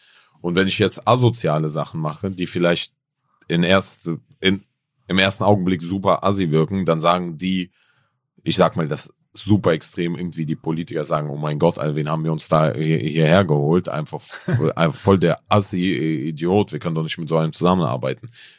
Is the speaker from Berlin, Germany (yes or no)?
yes; Berlin, Germany; ich bin auch aus Berlin zum Beispiel, ganz ehrlich, hierher nach Hamburg extra gekommen